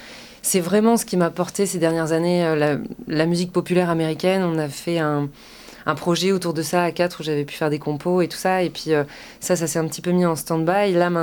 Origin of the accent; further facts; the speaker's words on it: Limoges, Nouvelle-Aquitaine, France; Moi, je viens de Limoges, ouais.